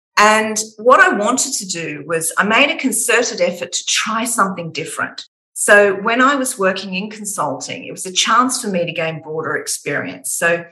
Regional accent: Australia; I'm Australian

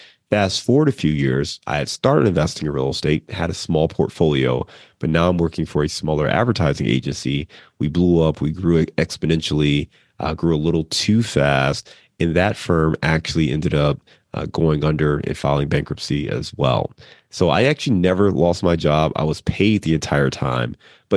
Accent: Cleveland, Ohio, United States; born there; also born or lived in Chicago / Dayton / Detroit; now in Cincinnati, United States; I was born in Cleveland, Ohio. I lived in Chicago for about 8 years. Here in Cincinnati now, went to school in Dayton, lived in Detroit.

